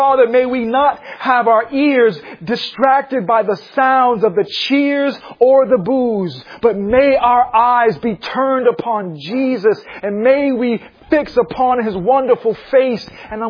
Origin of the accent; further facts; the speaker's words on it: East Coast, United States; I grew up on the East Coast where there's snow.